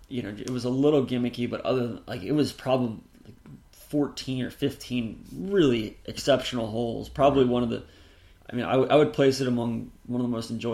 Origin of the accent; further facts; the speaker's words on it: Atlanta, Georgia, United States; Like I'm from Atlanta, I like that better than any golf course in Atlanta, even East Lake and Peachtree included.